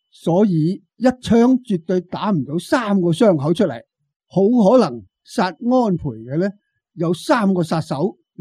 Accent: China; 虽然我系中国人

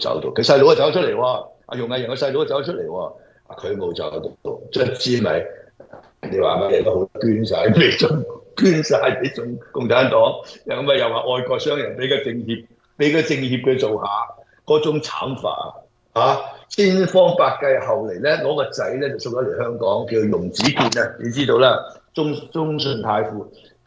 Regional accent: Guangdong, China; 我廣東人叫呢啲嘢

